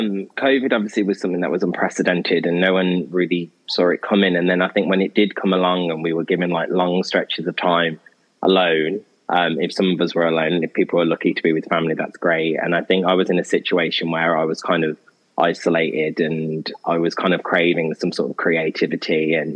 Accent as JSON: {"language": "English", "town": "Birmingham", "region": "West Midlands", "country": "United Kingdom", "said": "I'm from Birmingham"}